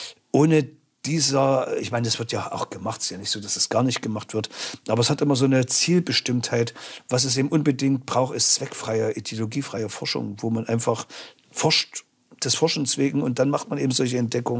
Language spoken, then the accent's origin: German; Thuringia, Germany; Aber als Thüringer an so einem kleinen Flüsschen Nesse bei Gotha, ja, da mussten wir uns das hart erarbeiten.